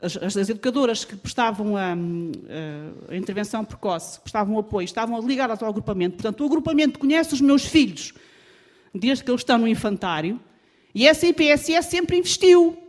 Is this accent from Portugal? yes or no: yes; Sobral de Monte Agraço, Lisbon, Portugal; venho de Sobral de Montagraço.